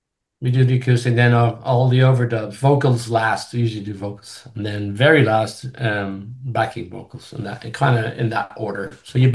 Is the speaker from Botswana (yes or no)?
no; Ireland; And like growing up in Ireland.